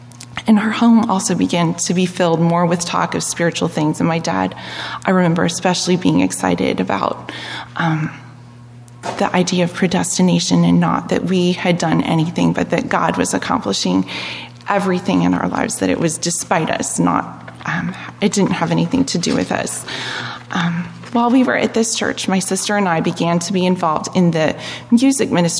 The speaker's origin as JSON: {"language": "English", "town": "Orlando", "region": "Florida", "country": "United States", "tie": "born or raised there", "said": "I grew up in Orlando, Florida, and my parents and grandparents on both sides were believers"}